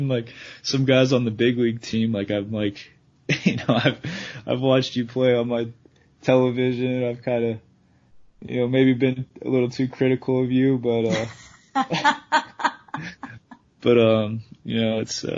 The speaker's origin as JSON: {"language": "English", "region": "Washington", "country": "United States", "tie": "born or raised there", "said": "And just being able to play for kind of my hometown team, you know, I've been a Mariners fan my entire life."}